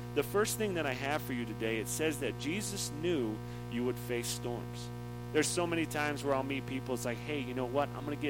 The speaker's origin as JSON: {"language": "English", "region": "Michigan", "country": "United States", "said": "I'm from Michigan originally, and we had tornadoes."}